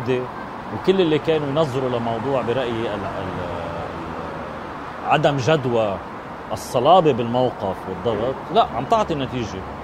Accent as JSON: {"language": "Arabic", "country": "Lebanon", "said": "احنا هاي مصلحتنا اللي بدنا اياها كلبنانيين ان يتم تسليم سلاحه"}